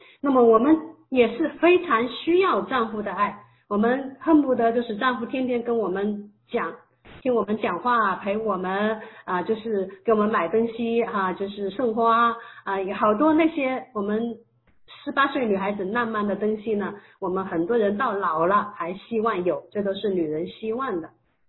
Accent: South China, China; 我们两个他是北方人，我是南方人

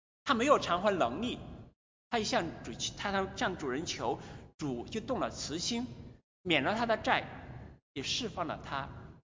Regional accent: Hunan, China; 我老家是湖南一个很偏远的农村，我父母是成分不好的那一类。那时候成分不好，就是说我的爷爷或者是外公属于地主或财主之类。

